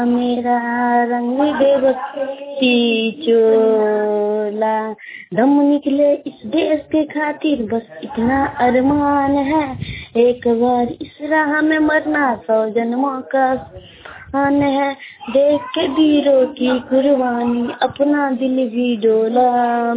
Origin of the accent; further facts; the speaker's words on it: Jamaila, Bihar, India; मधुबनी जिला के जमैला गांव का निवासी हूँ।